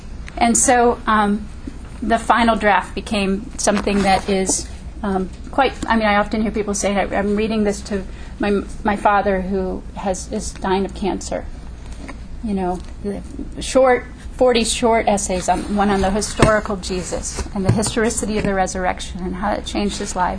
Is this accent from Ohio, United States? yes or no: yes; Ohio, United States; also born or lived in Wisconsin; Now, I am a tomboy from Ohio and Wisconsin. I have lots of brothers and uncles